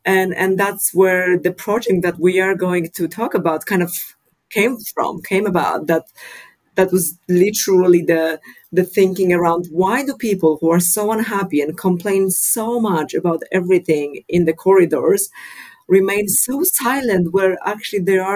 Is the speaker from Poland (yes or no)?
yes; Poland; moved away; also born or lived in Netherlands; So I was born and raised in Poland, but then I moved to the Netherlands.